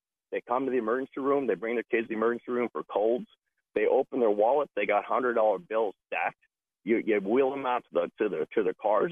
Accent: New York, United States; born there; I can say that I was born in New York.

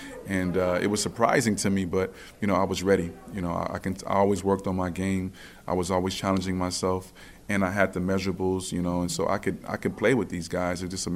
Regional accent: Los Angeles, California, United States; I'm from Los Angeles, California, and that's the organization that I played for

